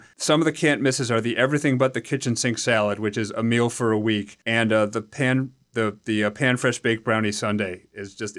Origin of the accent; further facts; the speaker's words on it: Needham, Massachusetts, United States; who's from my hometown of Needham.